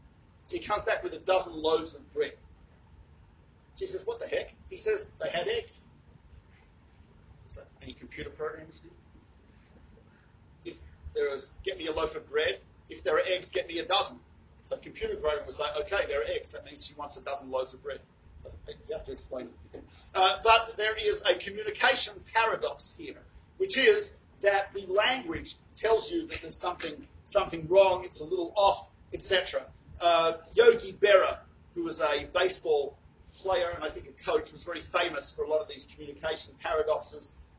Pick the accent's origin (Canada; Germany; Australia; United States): Australia; Being Australian, I'm not so used to walking on snow and ice, etc.